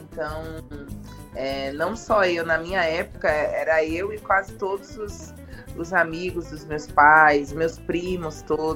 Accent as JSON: {"language": "Portuguese", "town": "Salvador", "region": "Bahia", "country": "Brazil", "tie": "born there", "said": "eu tive muita sorte, primeiro de ter nascido onde nasci, né, em Salvador, onde 80% da população é negra"}